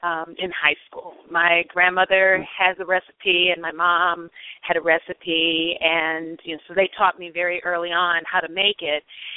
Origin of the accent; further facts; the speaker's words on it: Cleveland, Ohio, United States; I started to think about, in my hometown of Cleveland, opening up a little takeout mac and cheese restaurant across from Cleveland Heights High School.